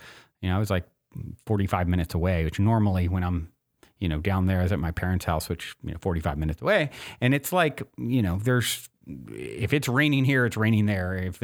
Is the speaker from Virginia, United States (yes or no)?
yes; Virginia, United States; now in California, United States; I grew up in Virginia where I miss thunderstorms every afternoon in the summer